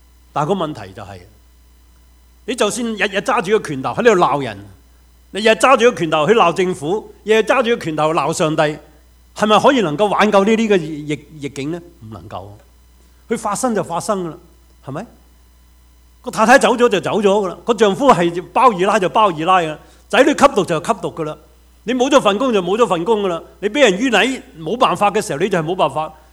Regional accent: China; 我们中国人很喜欢有这种的所谓命运色彩

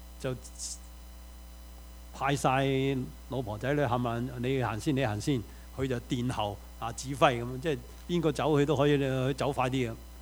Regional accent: China; 对我们中国人来说，四个字，不知所谓。

